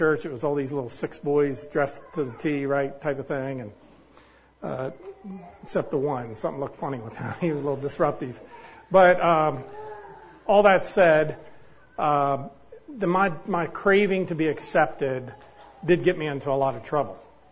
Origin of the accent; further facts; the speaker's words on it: Hagerstown, Maryland, United States; But I was born and raised in Hagerstown, Maryland.